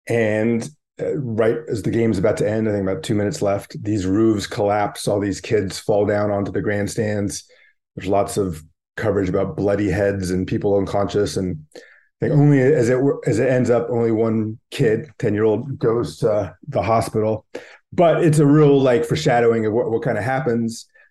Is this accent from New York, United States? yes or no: no; California, United States; I'm a history buff. I'm a sports buff. I grew up in the Bay Area and I'd never heard anything like this.